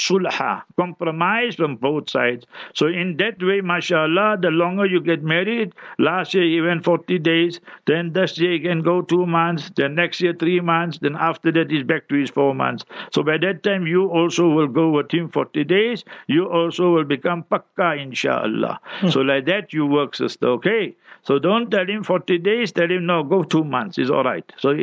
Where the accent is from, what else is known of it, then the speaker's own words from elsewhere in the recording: India; I'm born an Indian. Is it my control?